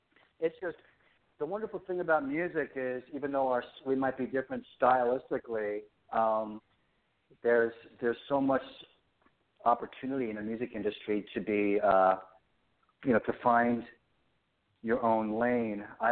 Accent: East Coast, United States; now in Los Angeles, United States; Well, I'm from the East Coast. I moved out from Philly. I lived in Philly, New York, New Jersey.

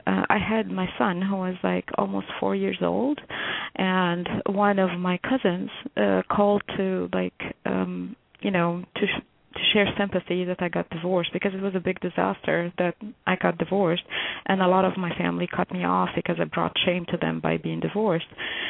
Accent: United States; I am American, and I am a woman, and I am equal to men

